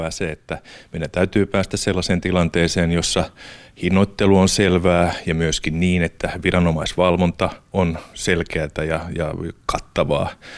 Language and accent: Finnish; Äänekoski, Central Finland, Finland; Onhan se erikoinen tilanne, että kotikaupungissani Äänekoskella, jossa on 20 000 asukasta